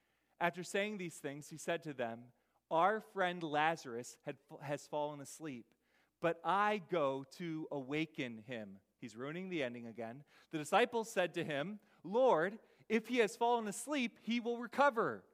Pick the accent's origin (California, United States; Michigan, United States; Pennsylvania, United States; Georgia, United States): Michigan, United States; I'm from Michigan, but I became a Jersey driver that day